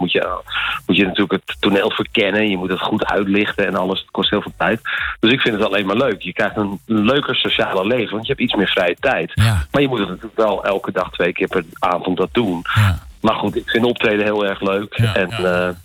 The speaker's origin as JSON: {"language": "Dutch", "country": "Netherlands", "said": "Ja, ik ben echt een Nederlander wat dat betreft."}